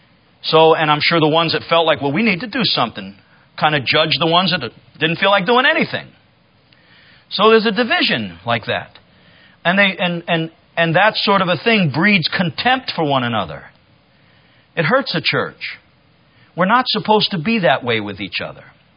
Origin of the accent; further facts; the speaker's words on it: Ohio, United States; And so we moved away. I grew up in Ohio, kind of like, rural Ohio.